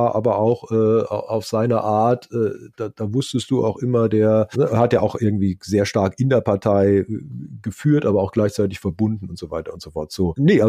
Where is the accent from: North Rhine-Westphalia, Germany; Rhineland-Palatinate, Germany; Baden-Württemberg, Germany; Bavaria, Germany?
Baden-Württemberg, Germany; Wiesloch; ich komme ja quasi aus dem Land, wobei das ist jetzt, also der Ort, wo ich aufgewachsen bin, Wiesloch, hat 20.000 Einwohner, ja, ist jetzt auch nicht so ganz klein, aber schon Land.